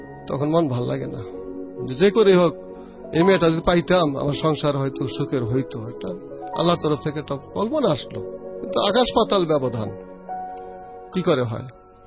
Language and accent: Bangla; Zanjira, Dhaka Division, Bangladesh; তো আমাদের বাড়ি জাজিরা, ওদের বাড়ি লাখুলা, ডিস্টেন্স 3-4 মাইল হবে মাত্র।